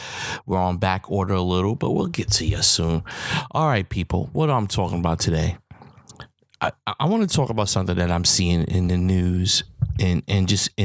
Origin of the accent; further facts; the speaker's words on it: New York City, New York, United States; I'm from the Bronx, New York. I was born and raised in the projects on welfare.